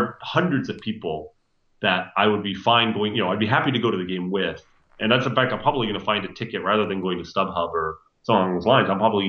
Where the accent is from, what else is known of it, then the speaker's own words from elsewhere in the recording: Wichita, Kansas, United States; also born or lived in Baltimore / Detroit; now in Chicago, United States; I mean, I never lived in Kansas City. I grew up in Wichita.